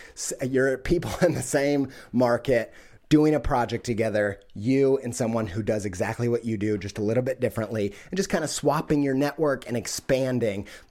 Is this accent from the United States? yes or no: yes; Midwest, United States; I'm a sucker for that, man. I'm from the Midwest.